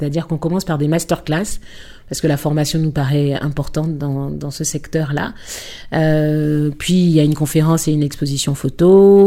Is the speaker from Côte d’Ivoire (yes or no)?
yes; Bouaké, Vallée du Bandama, Côte d’Ivoire; j'ai grandi à Boaké, c'est une ville à laquelle je suis très attachée et dans laquelle j'ai été exposée à beaucoup de manifestations culturelles tout au long de mon enfance.